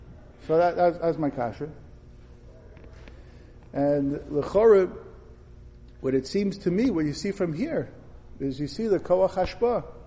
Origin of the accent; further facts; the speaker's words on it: Brooklyn, New York, United States; I grew up in Brooklyn. There was no such thing as grass.